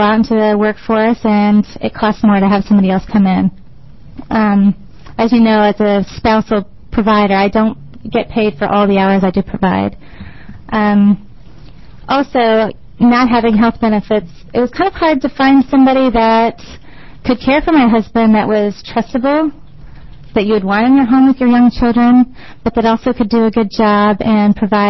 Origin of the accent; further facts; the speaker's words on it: McMinnville, Oregon, United States; I'm from McMinnville, Oregon.